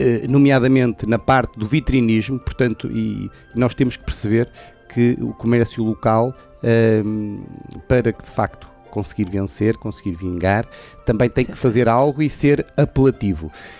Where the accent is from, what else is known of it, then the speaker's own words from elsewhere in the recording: Vila Verde, Braga, Portugal; quando falo que sou de Vila Verde é com muito orgulho que sou de Mouro e de Vila Verde